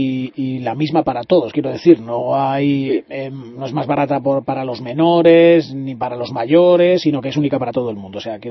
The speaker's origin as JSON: {"language": "Spanish", "country": "Spain", "said": "porque es verdad que somos así, los españoles en particular"}